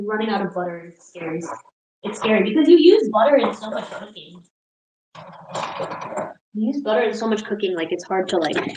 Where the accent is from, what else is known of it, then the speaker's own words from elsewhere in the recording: United States; I'm an American. I'm such an American.